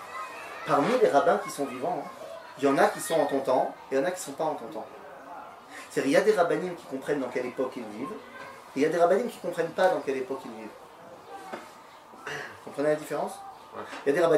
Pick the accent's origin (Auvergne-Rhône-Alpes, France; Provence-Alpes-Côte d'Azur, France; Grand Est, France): Grand Est, France; Metz; Moi, je viens de Metz.